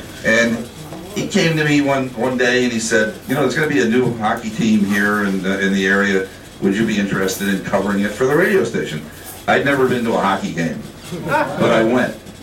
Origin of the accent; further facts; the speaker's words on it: Manchester, North West England, United Kingdom; I grew up with POP and DRC. I'm from Manchester.